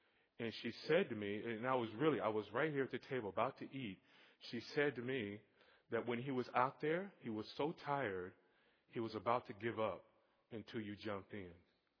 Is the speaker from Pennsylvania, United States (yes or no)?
no; Florida, United States; And I grew up in Florida, and I'm used to swimming, and I grew up around in all sorts of lessons.